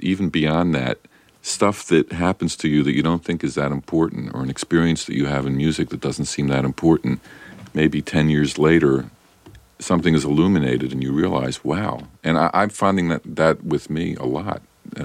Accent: United States; they can tell I'm an American from my accent, but no, I've toned it down.

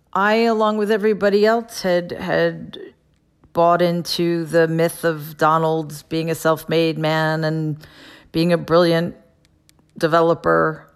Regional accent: Jamaica, New York, United States; I grew up in Jamaica, so we didn't, I had the...

